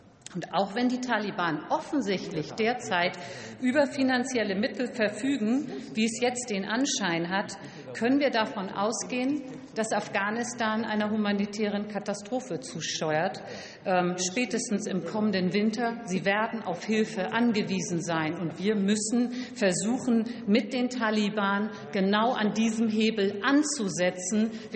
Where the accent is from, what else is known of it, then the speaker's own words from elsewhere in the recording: Hamburg, Germany; Meine Heimatstadt Hamburg ist schnell vorangegangen